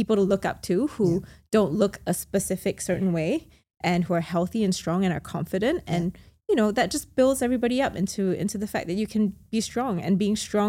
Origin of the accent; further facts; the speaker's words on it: Singapore; growing up, like when I grew up here in Singapore, everybody was just no carbs